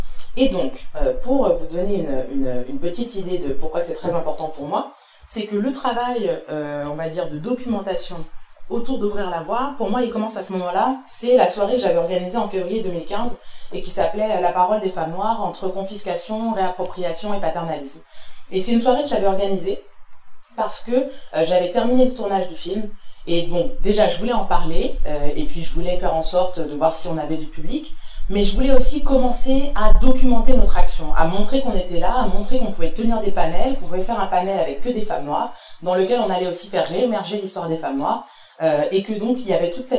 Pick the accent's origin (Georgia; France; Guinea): France; born there; Alors moi, je suis née en France